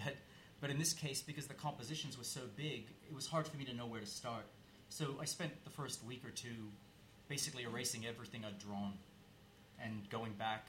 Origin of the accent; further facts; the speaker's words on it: Australia; I grew up in Australia.